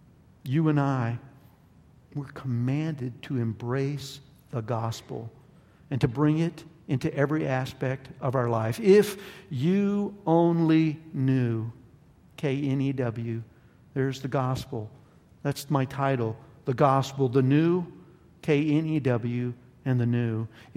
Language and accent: English; Alabama, United States; I'm from Alabama. Most of y'all aren't.